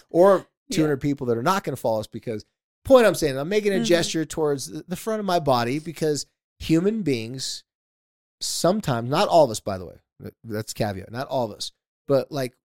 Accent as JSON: {"language": "English", "town": "San Diego", "region": "California", "country": "United States", "tie": "born or raised there", "said": "I grew up in San Diego, and there is a surf spot called Black's Beach, and there's a nude beach by it."}